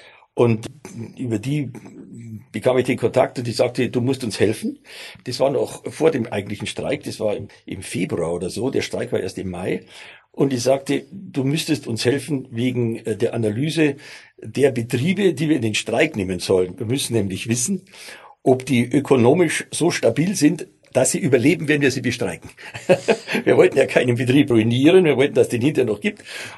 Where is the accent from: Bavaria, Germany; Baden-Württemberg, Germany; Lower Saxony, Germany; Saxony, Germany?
Bavaria, Germany; accent: Bavarian; Ja, ich bin ja Bayer, wie man unschwer hört.